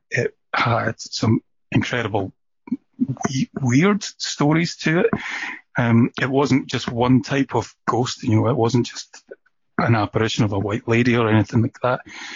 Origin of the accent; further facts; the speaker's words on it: Scotland, United Kingdom; even though I'm Scottish and the CH is a K.